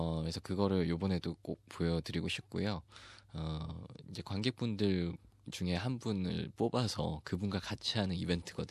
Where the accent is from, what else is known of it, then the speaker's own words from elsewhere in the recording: South Korea; 저는 한국인이기 때문에 예, 어쩔 수 없이 팔은 안으로 굽잖아요.